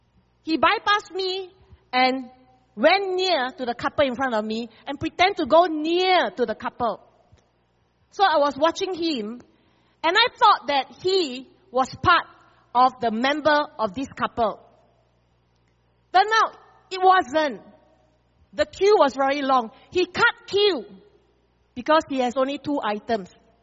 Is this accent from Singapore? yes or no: yes; Singapore; I'm very bastos. I'm a Singaporean. My rights are very important.